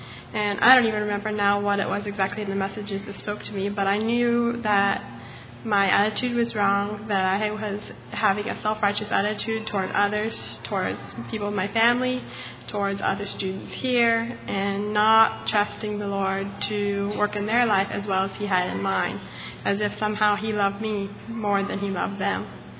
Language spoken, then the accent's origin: English; Idaho, United States; I'm from Northern Idaho